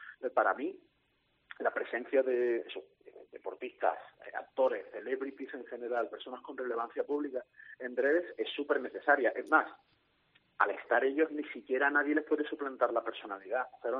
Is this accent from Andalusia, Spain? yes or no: yes; Andalusia, Spain; Yo soy muy andaluz.